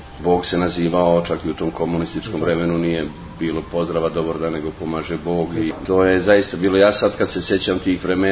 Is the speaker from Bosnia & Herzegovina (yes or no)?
yes; Bosnia & Herzegovina; born or raised there